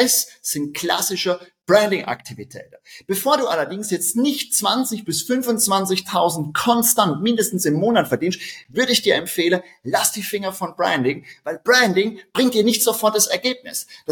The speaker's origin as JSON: {"language": "German", "region": "Rhineland-Palatinate", "country": "Germany", "accent": "Palatinate", "said": "Wie du unschwer meinen Dialekt hörst, bin ich Pfälzer und das ist auch gut so."}